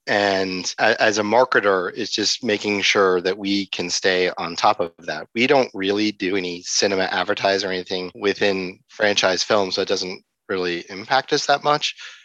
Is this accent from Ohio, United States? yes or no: yes; Columbus, Ohio, United States; Columbus, Ohio.